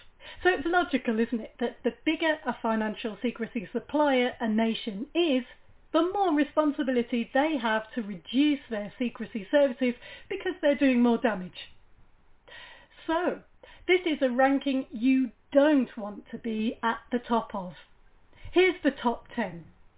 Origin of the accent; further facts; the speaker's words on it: United Kingdom; I'm ashamed as a British person to tell you